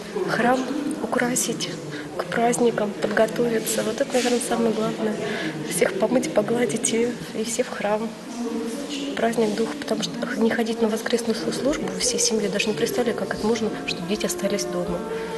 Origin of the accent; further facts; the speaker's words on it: Ryazan, Ryazan Oblast, Russia; потому что я еще воспитывалась в Рязани